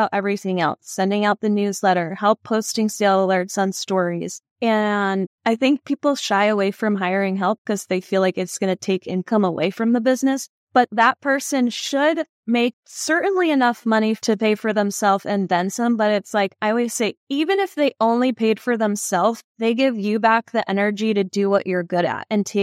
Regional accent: Connecticut, United States; now in Florida, United States; Growing up in Connecticut, I didn't really know a lot of entrepreneurs.

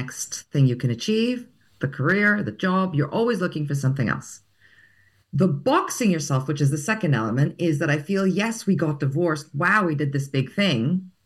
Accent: Greece; Growing up in Greece, no one obeyed the rules.

